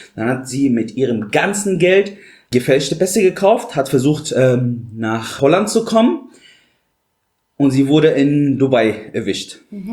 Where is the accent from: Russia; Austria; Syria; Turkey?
Syria; German is a second language; moved away as an adult; now in Dortmund, Germany; Ja, ich komme aus Syrien. Wie du gesagt hast, bin seit 5 Jahren hier in Deutschland, in Dortmund. Ich habe in Syrien mein Abitur gemacht